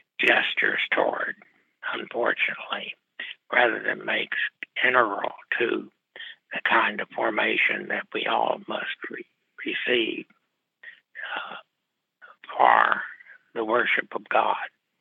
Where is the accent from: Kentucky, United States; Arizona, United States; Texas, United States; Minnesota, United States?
Texas, United States; I'm a Texan.